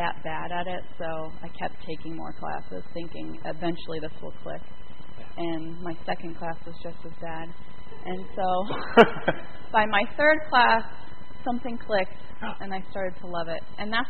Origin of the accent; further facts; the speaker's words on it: New Hampshire, United States; I am here from New Hampshire.